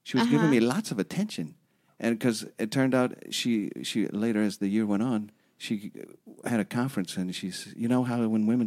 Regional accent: Omaha, Nebraska, United States; moved away as an adult; But I'm coming from Omaha, Nebraska, and I'm teaching in Encino, and there's money everywhere.

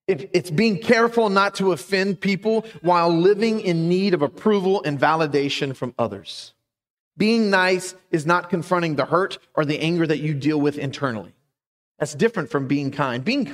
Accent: Southern US, United States; I grew up in the South, the deep, hot South.

